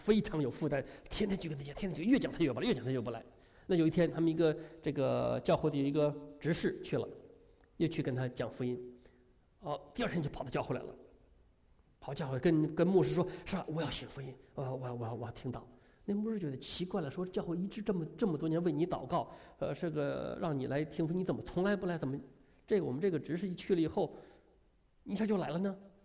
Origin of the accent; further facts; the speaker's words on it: China; 我们中国人有一句话叫做